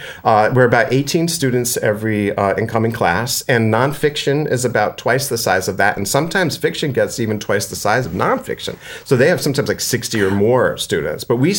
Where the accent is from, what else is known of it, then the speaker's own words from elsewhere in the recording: Rhode Island, United States; I'm from Rhode Island, as we were talking about before.